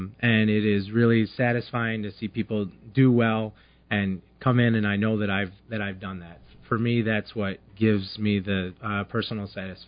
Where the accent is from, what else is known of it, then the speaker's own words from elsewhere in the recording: Grand Ledge, Michigan, United States; now in Holland, United States; I'm a Michigan native. I grew up in Grand Ledge.